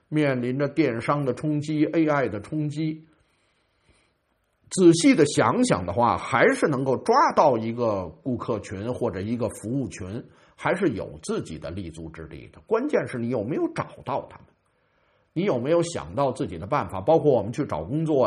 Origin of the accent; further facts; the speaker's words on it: Beijing, China; 你比如说我是北京人嘛，我有上海朋友，我们处的还特别好。